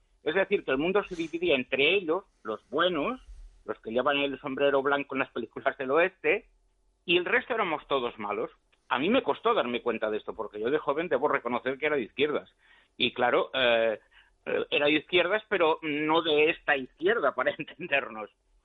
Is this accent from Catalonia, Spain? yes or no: yes; Catalonia, Spain; soy catalán y vivo en Cataluña.